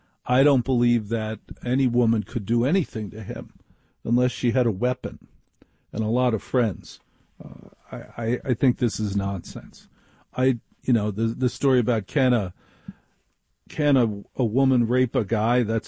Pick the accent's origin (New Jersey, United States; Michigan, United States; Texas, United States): New Jersey, United States; Now, I grew up in New Jersey. I knew where to get muscle.